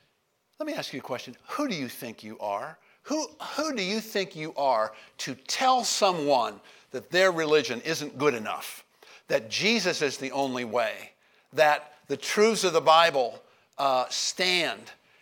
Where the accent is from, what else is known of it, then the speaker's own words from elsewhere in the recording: United States; And who did I think I was as an American? Our culture has only been around a couple of hundred years, and I'm going to go there and tell them anything?